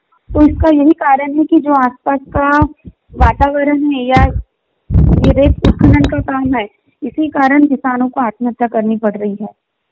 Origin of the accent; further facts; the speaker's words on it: Lodhikheda, Madhya Pradesh, India; हमारे यहाँ तो नगर पालिका है और मैं लोधीखेड़ा से हूँ